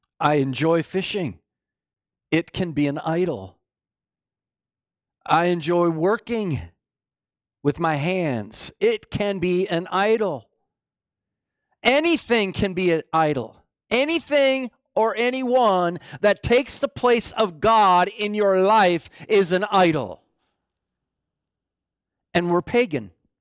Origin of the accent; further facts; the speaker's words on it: Rochester, United States; Growing up in Rochester, we went to a church with one of my, well, he was a teenager when I first went to the church